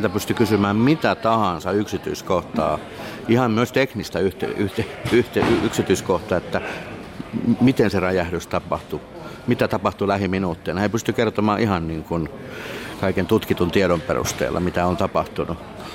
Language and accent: Finnish; South Ostrobothnia, Finland; accent: South Ostrobothnian; mä en ole saanut näytellä omalla murteellani, eli Etelä-Pohjanmaan murteella.